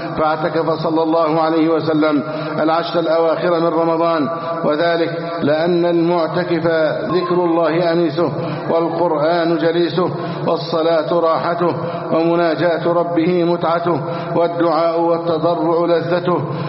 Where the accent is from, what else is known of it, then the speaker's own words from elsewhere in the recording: Egypt; اللهم احفظ بلدنا مصر أمنا أمانا